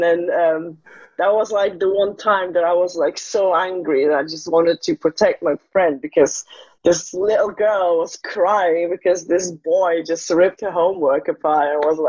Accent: Russia; I grew up in Russia, and I went to school there

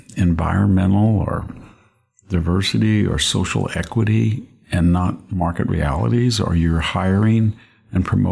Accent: United States; it's very sad as an American to say that Airbus is pulling ahead of Boeing

